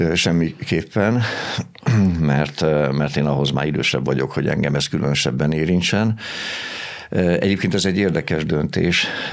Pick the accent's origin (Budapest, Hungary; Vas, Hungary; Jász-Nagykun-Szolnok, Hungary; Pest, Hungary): Vas, Hungary; Szombathely; nem csak itt születtem, hanem majd nem 30 éves koromig itt is éltem én Szombathelyen, tehát az összes iskolámat itt végeztem, a Derkovics Gyula általános iskolában, tanultam, mint derkós gyerek, aztán a zeneművészeti szakközépiskolában, a Berzsenyi Dániel tanárképző főiskolán szereztem az első diplomáimat